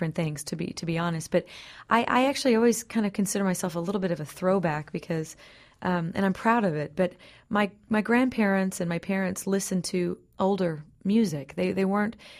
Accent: Oklahoma, United States; You know, I grew up in Oklahoma, so I grew up on the musical Oklahoma in all of Rodgers and Hammerstein musicals.

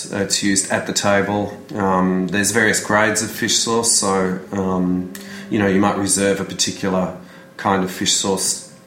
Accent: Melbourne, Victoria, Australia; moved away as an adult; now in Hanoi, Vietnam; I'm Australian by birth, grew up in Melbourne, and came over to Vietnam after having sold a cafe in Melbourne in the early 2000s

